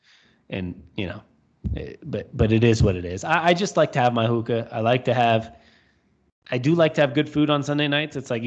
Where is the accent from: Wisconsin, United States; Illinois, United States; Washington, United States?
Washington, United States; Seattle; As a lot of people, we're from Seattle.